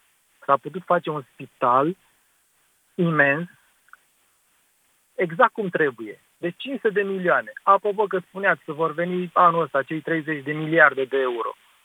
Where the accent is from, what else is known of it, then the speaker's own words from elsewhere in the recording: Brașov, Brașov County, Romania; Eu acum sunt din Brașov.